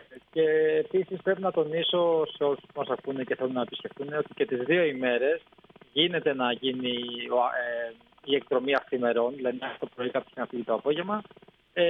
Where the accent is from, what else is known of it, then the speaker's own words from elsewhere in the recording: Agkistri, Attica, Greece; τον τόπο μου, το μέρος όπου μεγάλωσα και τον τόπο τον οποίο ξεκίνησα, έκανα τα πρώτα μου βήματα. Το Αγκίστρι είναι σε μια πολύ μικρή απόσταση από την Αθήνα, μόλις 55 λεπτά με το καράβι